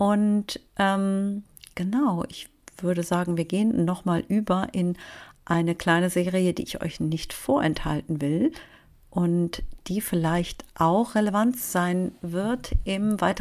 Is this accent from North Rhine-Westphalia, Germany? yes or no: yes; Cologne, North Rhine-Westphalia, Germany; ich bin ja Kölnerin und natürlich, ach, habe da auch sentimentale Gefühle beim Karneval. Ich bin ja hier in der Innenstadt geboren, in der Südstadt, um genauer zu sein.